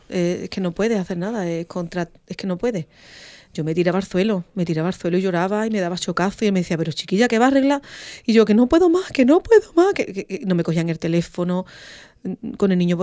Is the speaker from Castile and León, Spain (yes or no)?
no; Chipiona, Andalusia, Spain; Pues claro, en Chipiona, de donde yo vengo, el cante es una cosa que tú tienes, pero que se estudie, eso ya es otra cosa.